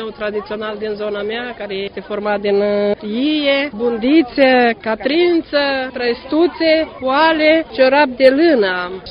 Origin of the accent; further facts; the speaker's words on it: Botoșani, Botoșani County, Romania; sunt din Botoșani.